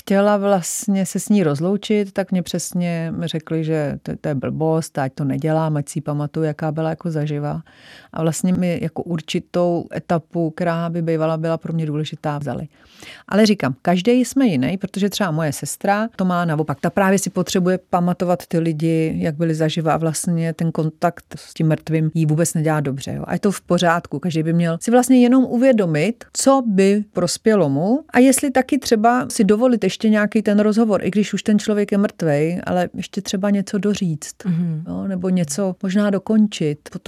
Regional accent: Líbeznice, Central Bohemian Region, Czechia; Já jsem z Líbeznic, kde jsem prostě byla dokonce i v zastupitelstvu 3 volebním období, takže střední Čechy fakt miluju.

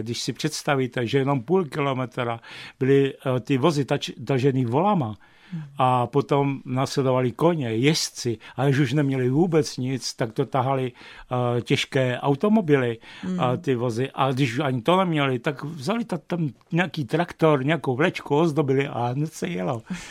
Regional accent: Bohemia, Czechia; A navíc jsem z Čech a to vaše pivo je trošku podobné limonádě.

